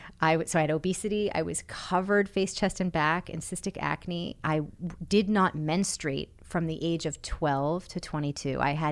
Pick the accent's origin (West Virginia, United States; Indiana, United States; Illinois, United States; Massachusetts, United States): Massachusetts, United States; And I grew up in Massachusetts. I had access to Harvard-trained gynecologists.